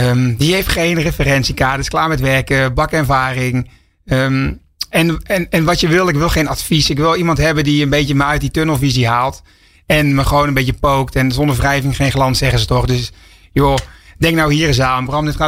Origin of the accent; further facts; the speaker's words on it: North Brabant, Netherlands; ik kom uit Brabant